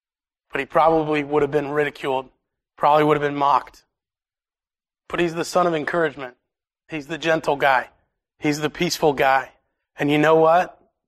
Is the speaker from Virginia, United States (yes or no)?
yes; Virginia, United States; born there; More than I care that I was born in Virginia, I am a Christian.